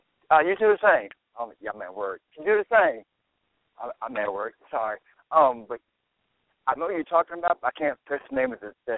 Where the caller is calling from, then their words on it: Arkansas, United States; Arkansas.